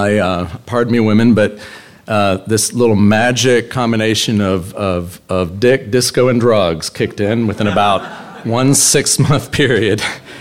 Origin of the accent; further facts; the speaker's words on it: Atlanta, Georgia, United States; born there; So I was born in 1962 in Atlanta, Georgia.